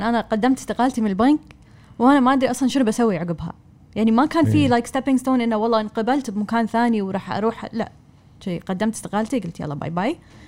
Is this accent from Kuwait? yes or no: yes; Kuwait; قبل لا يعرفون طبعا اني كويتيه